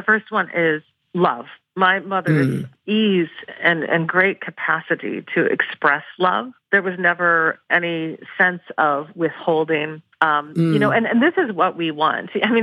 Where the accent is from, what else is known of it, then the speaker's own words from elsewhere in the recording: Portland, Oregon, United States; the bookstores that I frequent, you know, in my hometown of Portland, Oregon, you know, there is that sense.